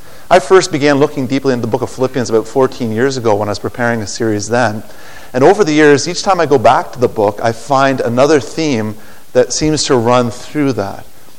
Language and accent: English; Prince Edward Island, Canada; also born or lived in Nova Scotia; Myself, I'm from the east coast of Canada. I grew up in most of my life in Prince Edward Island. I was born in Nova Scotia and lived in Nova Scotia until I was about 8 years old.